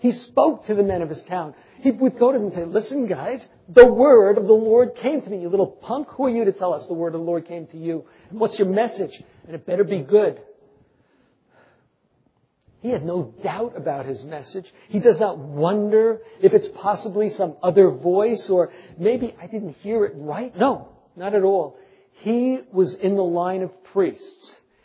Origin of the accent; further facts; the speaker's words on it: Bronx, New York, United States; People say, you're from New York? And I go, no, I'm from the Bronx.